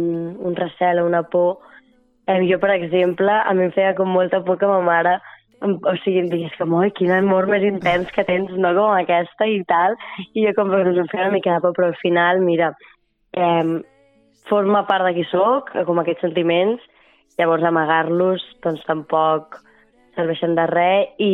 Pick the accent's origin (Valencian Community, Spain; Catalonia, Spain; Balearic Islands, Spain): Catalonia, Spain; Barcelona; nosaltres, les sis, som del barri de Gràcia, encara que, bueno, barri de Gràcia o colindants